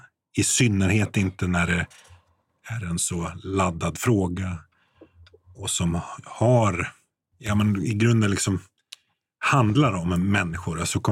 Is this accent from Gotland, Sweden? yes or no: yes; Gotland, Sweden; som gotlänning så är jag väldigt less på